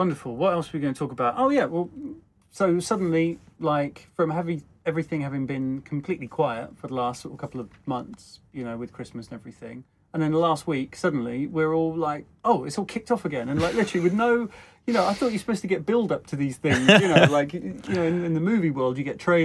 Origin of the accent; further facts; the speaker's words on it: South East England, United Kingdom; I grew up as a Man United fan in the 90s because I'm from Oxfordshire